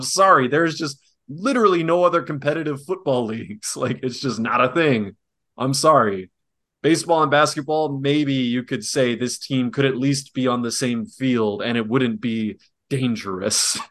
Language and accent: English; United States; Americans are stupid. We're so American-centric.